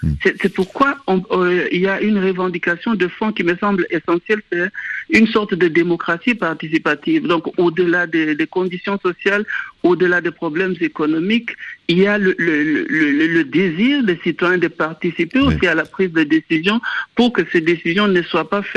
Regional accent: DR Congo; now in Germany; particulièrement en République démocratique du Congo, mon pays d'origine.

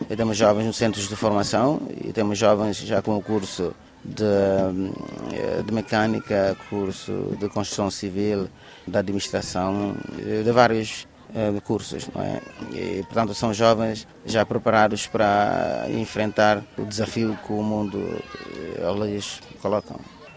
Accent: Bissau, Guinea-Bissau; Eu sou do bairro de Bandim, nasci aqui, cresci, passei quase toda a minha vida aqui no bairro de Bandim.

